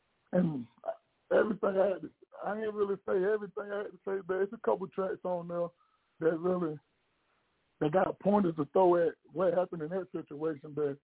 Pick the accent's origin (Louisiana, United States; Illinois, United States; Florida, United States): Louisiana, United States; born there; also born or lived in Philadelphia, Pennsylvania; I was born in Louisiana. Stayed in Philly.